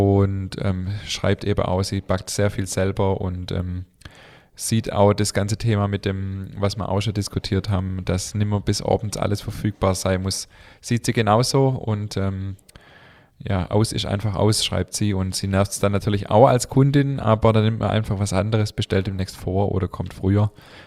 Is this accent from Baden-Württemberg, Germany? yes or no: yes; Baden-Württemberg, Germany; accent: Swabian; sie freut sich auch über unseren schwäbischen Dialekt